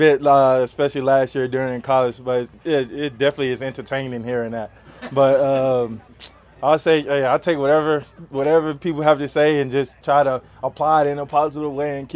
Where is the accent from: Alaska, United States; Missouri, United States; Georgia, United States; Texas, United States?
Georgia, United States; Atlanta; I grew up in Atlanta, so every day I still wake up, come into work, and I see him.